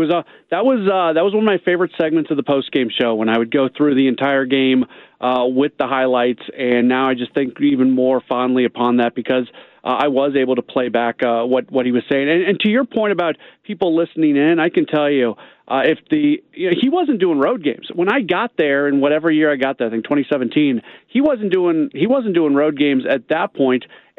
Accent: St. Louis, Missouri, United States; Yeah, I am from St. Louis.

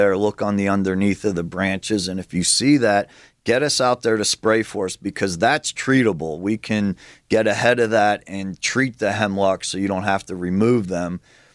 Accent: Pittsburgh, Pennsylvania, United States; Yeah, we're Pittsburgh through and through. All my guys are from the area. I grew up in Pittsburgh.

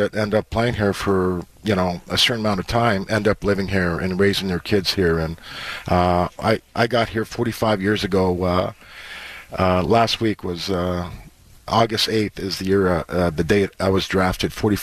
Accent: Montreal, Quebec, Canada; growing up in Montreal and dreaming about playing for the Canadiens when I was a young kid

